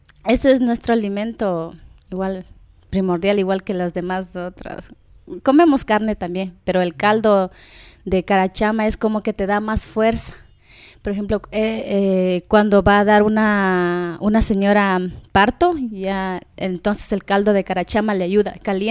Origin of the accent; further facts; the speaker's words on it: Pastaza, Ecuador; Bueno, está dentro de la provincia de Pastaza, está el cantón Santa Clara.